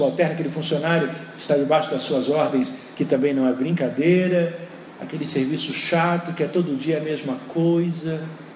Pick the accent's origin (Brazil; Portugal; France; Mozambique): Brazil; Rio de Janeiro; Eu nasci e me criei no Rio de Janeiro, as praias mais lindas, dizem alguns, estão lá.